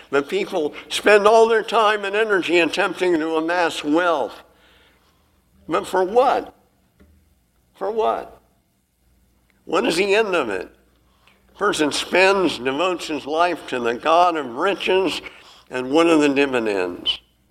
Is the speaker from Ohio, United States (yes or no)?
no; Nebraska, United States; We grew up in Nebraska, so we had corn. We had several hundred acres of corn.